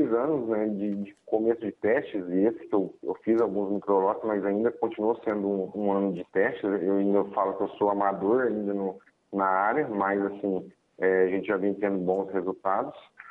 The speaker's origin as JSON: {"language": "Portuguese", "region": "Paraná", "country": "Brazil", "tie": "born or raised there", "moved": "yes", "lives_now": "Indianópolis, Brazil", "said": "A gente é natural do Paraná e a gente já tem mais de 30 anos que mora aqui em Minas, no município de Indianópolis."}